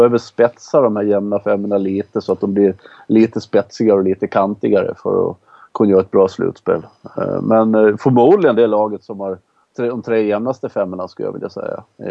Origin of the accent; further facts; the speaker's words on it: Gotland, Sweden; born there; eftersom jag är född på Gotland